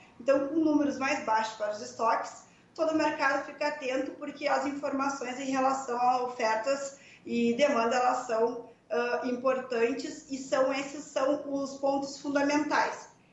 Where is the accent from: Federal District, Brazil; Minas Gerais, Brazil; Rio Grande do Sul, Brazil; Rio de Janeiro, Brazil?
Rio Grande do Sul, Brazil; eu sou do Rio Grande do Sul, né? A nossa corretora fica em Pelotas, mas hoje eu estou em Sinop, aqui no Mato Grosso